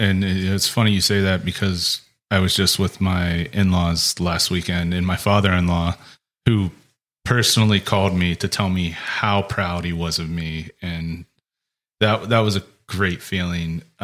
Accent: Ohio, United States; I'm a Midwest boy. I grew up in Ohio. I lived around corn farms the first 30 years of my life.

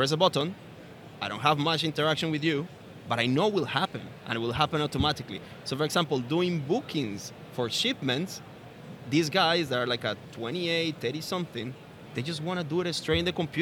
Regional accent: Colombia; now in Dublin, Ireland; I'm from Colombia, yes.

